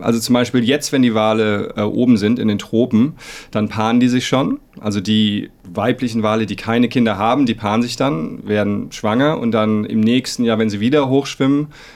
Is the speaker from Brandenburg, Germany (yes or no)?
no; Mainz, Rhineland-Palatinate, Germany; also born or lived in Worms / Lake Constance; Aus Mainz. In Worms geboren, am Bodensee ein bisschen gewohnt und dann die meiste Schulzeit in Mainz verbracht.